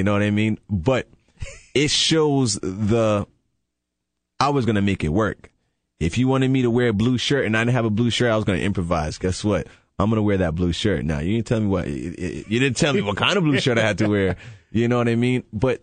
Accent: Queens, New York, United States; And I'm from Queens. You know, I went to school in Long Island

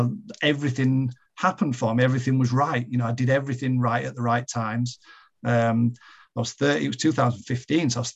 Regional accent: Huddersfield, Yorkshire and the Humber, United Kingdom; I think making my debut for my hometown club and playing for Huddersfield Town was a huge occasion

